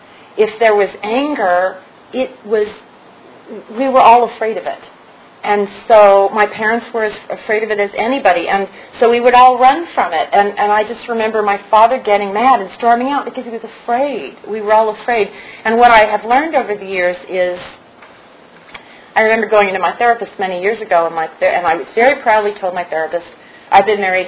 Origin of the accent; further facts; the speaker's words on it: Santa Monica, California, United States; I grew up in Santa Monica, California.